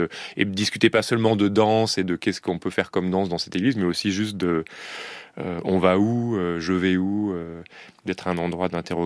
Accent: France; Donc, nous, on est français.

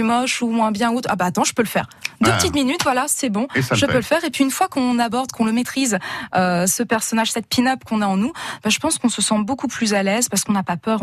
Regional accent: Hauts-de-France, France; moi je suis picarde à la base, il n'y a toujours rien.

